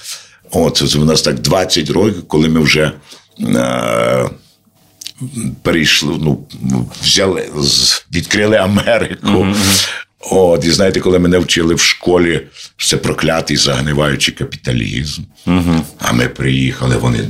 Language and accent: Ukrainian; Ternopil Oblast, Ukraine; І я приїхав в Тернопіль, я сам з Тернопільщини, якби додому.